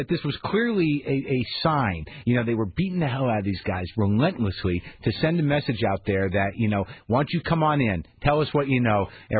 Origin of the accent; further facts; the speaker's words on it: New Mexico, United States; All right, that's enough, I say. Take it easy. I'm from New Mexico here.